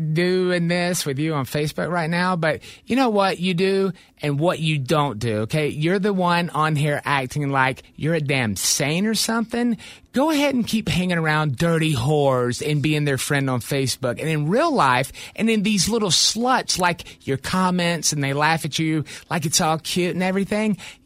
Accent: South Carolina, United States; I'm from South Carolina, where kids hate their deadbeat baby daddy while they love another girl's deadbeat baby daddy.

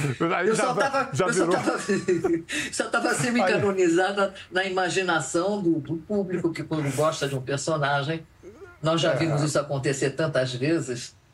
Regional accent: Buenos Aires, Argentina; first language Spanish; Portuguese is a second language; also born or lived in Belgium; Estávamos em Buenos Aires quando eu comecei a falar. Mas, em todo caso, em casa eu falava, a gente falava francês, porque mamãe e minha mamãe, eles eram belga, mamãe era belga, papai holandês

